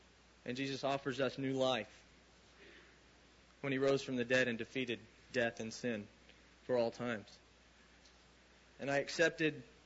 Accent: Norman, Oklahoma, United States; I was born and raised here in Norman. I was born in 1970, and I'm really old.

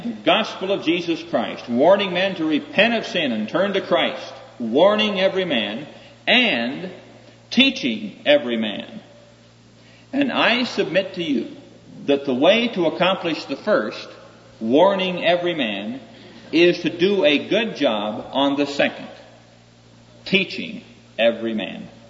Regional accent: Neola, Iowa, United States; I'm in my hometown. That's a dinky little town back there in Iowa. I've asked those folk, and they've heard about that. I come from Neola, Iowa.

